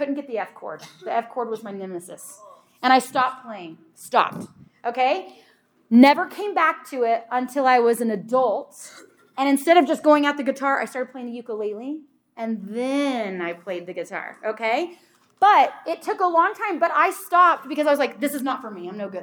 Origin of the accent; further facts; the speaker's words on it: Tornado Alley, United States; I'm from Tornado Alley.